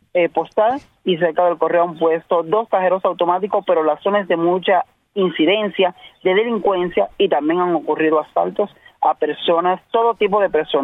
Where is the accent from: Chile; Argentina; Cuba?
Cuba; Santiago de Cuba; En Santiago de Cuba, que es de donde yo soy